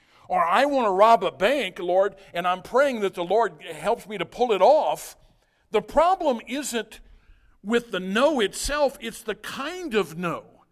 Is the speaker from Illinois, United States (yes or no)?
yes; Illinois, United States; So I'm thinking, well, I'm from Southern Illinois.